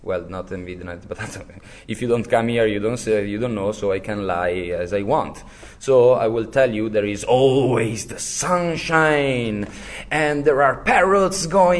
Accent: Treviso, Veneto, Italy; English is a second language; also born or lived in Bologna; now in Latvia; I'm from Italy. I was born in Treviso, that is close to Venice, and I made the university in Bologna.

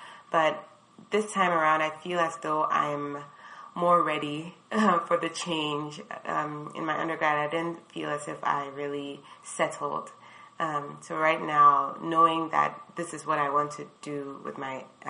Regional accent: Accra, Greater Accra, Ghana; moved away as an adult; I am 27 years old. I was born and raised in Accra, which is the capital of Ghana in West Africa. I went to school there from about nursery through to senior high school.

